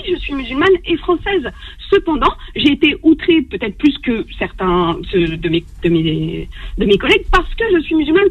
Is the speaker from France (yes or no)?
yes; France; Oui, je suis musulmane et française.